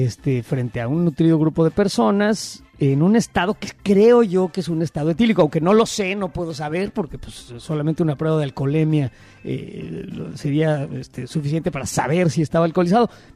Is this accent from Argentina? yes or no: no; Mexico; No, pero sí somos mexicanos y somos borrachos.